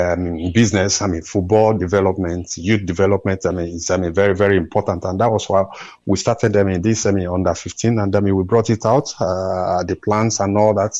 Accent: Nigeria; because I'm a Nigerian.

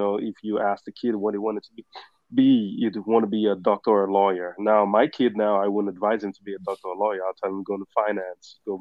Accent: Lagos, Nigeria; So I'm from a city of Lagos. It's the most populous city in Africa. It's about 20 million people in this very small piece of land.

